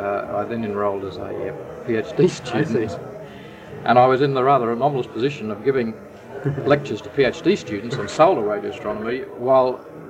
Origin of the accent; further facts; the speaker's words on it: Australia; from Australia, could I please borrow a planimeter